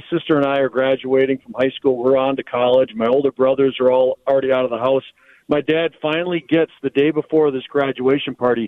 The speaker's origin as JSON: {"language": "English", "town": "Bloomington", "country": "United States", "tie": "born or raised there", "said": "So where we grew up in Bloomington, our house, get this, for all those years, we never had air conditioning."}